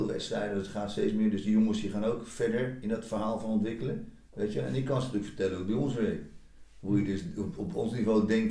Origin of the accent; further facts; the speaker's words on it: Netherlands; also born or lived in England; En ik als Nederlander in een Engelse omgeving